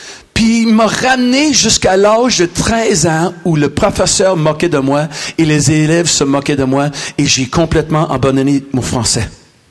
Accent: Canada; French is a second language; Je lui ai dit, mais je suis pas Américain, je suis un Canadien!

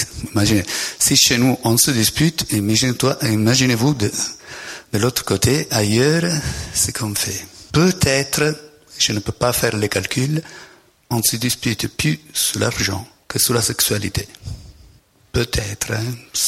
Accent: Italy; French is a second language; now in France; Je suis italien, mais ça fait 20 ans que je suis en France. Donc, l'accent, malgré tout, reste le même.

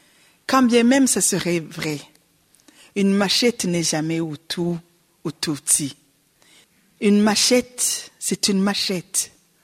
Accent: Burundi; Je dis, je viens du Burundi.

